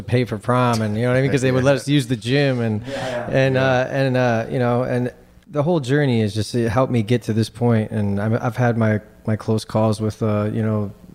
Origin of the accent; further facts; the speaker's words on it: Detroit, Michigan, United States; I'm from Detroit.